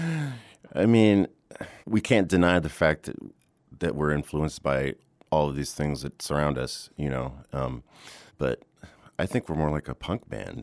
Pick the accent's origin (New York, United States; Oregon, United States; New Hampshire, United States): Oregon, United States; also born or lived in Ohio; I grew up in Oregon, but I went to school in Ohio.